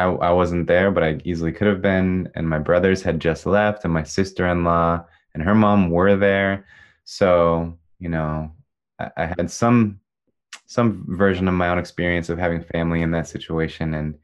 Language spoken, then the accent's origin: English; Gilroy, California, United States; I mean, interestingly, I'm from Gilroy